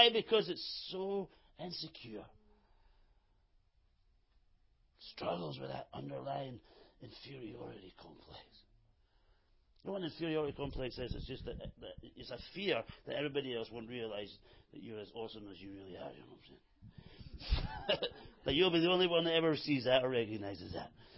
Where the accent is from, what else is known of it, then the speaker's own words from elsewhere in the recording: Scotland, United Kingdom; I'm Scottish. 100%. Hallelujah. As far back as I can go, I'm Scottish.